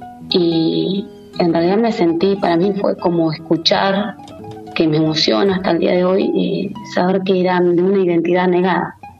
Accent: Valcheta, Río Negro, Argentina; born there; Yo nací en Balcheta, en lo que nosotros llamamos la línea sur de Río Negro, que está por la ruta 23, conocida, ¿no? Que también eso une el mar a la cordillera. Y es un pueblo que hoy está rondando aproximadamente los 7.000 habitantes.

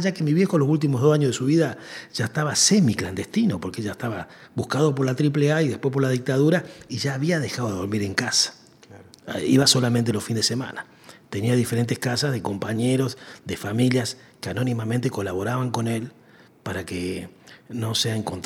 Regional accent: Córdoba, Argentina; now in Buenos Aires, Argentina; soy cordobés, por más que hace muchos años ya vivo acá y ya la tonada me queda poco.

